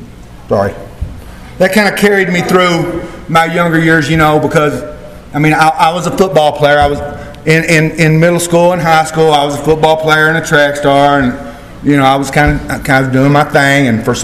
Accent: Burleson, Texas, United States; I was born and raised out in Burleson. I've been out there my whole life, you know.

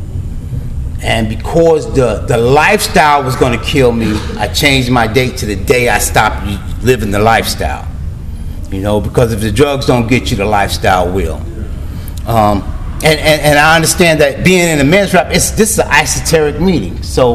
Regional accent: Bronx, New York, United States; A little background on me. I grew up in the Bronx, New York. I'm 64 years old.

